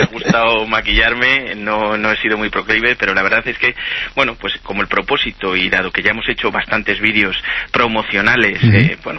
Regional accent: Brunete, Community of Madrid, Spain; si eso sirve para promocionar más mi pueblo, Brunete, pues oye, encantado.

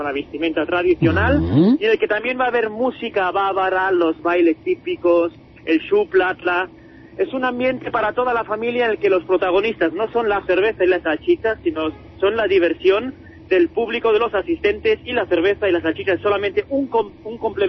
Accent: Germany; Spanish is a second language; Soy alemán, pero no soy aficionado al fútbol.

